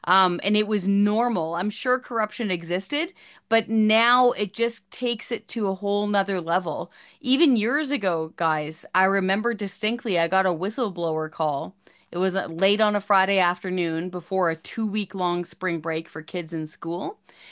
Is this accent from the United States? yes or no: no; Hope, British Columbia, Canada; Like I grew up in Hope, which is about an hour and a half outside of Vancouver.